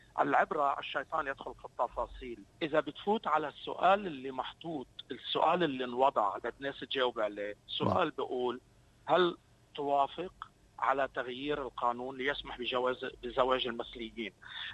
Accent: Syria; يعني أنا سوري أنا ما بحب أقول my partner

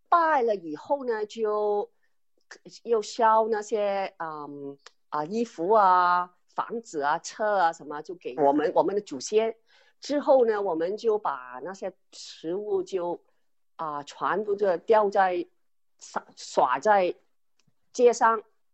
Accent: Vietnam; now in Melbourne, Australia; 我从小在越南过的鬼节是很热闹的。

